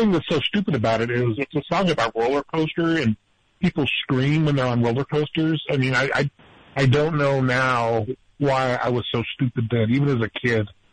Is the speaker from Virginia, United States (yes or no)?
no; Nevada, United States; That's what we believe in where I grew up in Eastern Nevada.